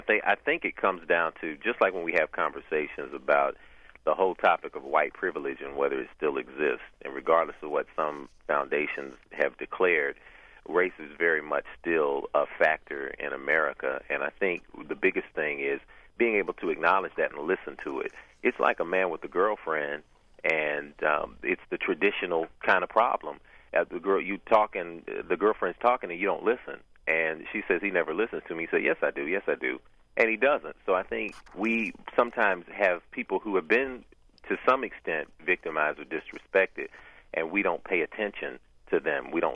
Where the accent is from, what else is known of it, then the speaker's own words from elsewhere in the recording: the South, United States; And when I'm sitting on a panel, and I'm from the South even, it's so interesting because I get this a lot down here.